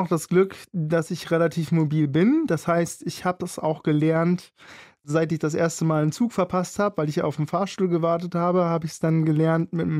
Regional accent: Berlin, Germany; wir sind Berliner, wir machen das, wir packen

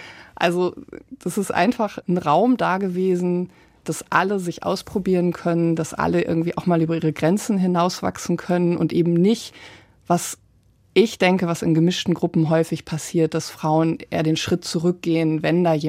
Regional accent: North Rhine-Westphalia, Germany; Ich bin in NRW aufgewachsen, weit weg vom Meer

